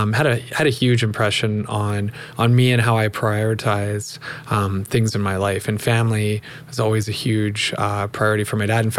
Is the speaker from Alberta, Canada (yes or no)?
yes; Calgary, Alberta, Canada; So I've spent most of my life in Calgary. I was born in Edmonton. Don't hold that against me, Calgarians. And so some back and forth actually between Calgary and Edmonton.